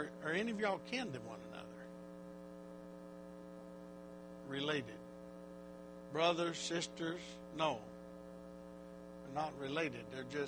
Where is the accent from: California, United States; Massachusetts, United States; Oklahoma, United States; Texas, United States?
Oklahoma, United States; I'm from Oklahoma, so maybe it's Oklahoman language, you know